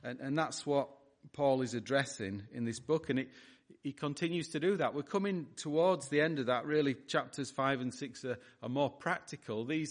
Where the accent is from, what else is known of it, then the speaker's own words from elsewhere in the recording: England, United Kingdom; We are English